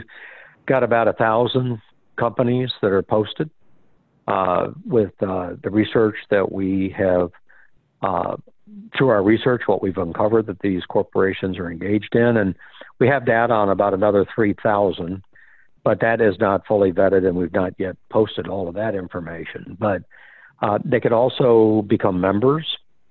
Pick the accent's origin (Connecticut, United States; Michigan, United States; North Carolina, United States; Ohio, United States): Michigan, United States; born there; I was born very poor in Michigan